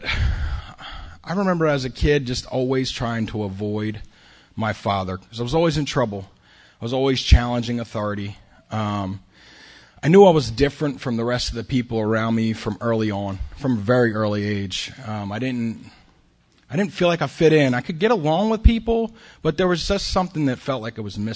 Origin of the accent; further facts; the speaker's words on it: Claymont, Delaware, United States; moved away as an adult; now in Austin, United States; I'm from Claymont, Delaware, originally. It's always such an honor to be up here. I remember when I first moved here to Austin, Texas, I had about a year sober.